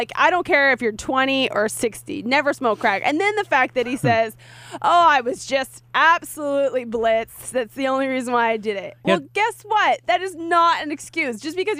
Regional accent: West Coast, Canada; I am not from Toronto. That's an East Coast city, and I'm a West Coast girl.

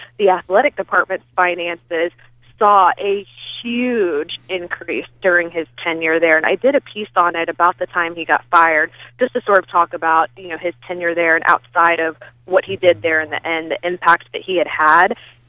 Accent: Atlanta, Georgia, United States; I grew up in Atlanta in the 80s with the Braves

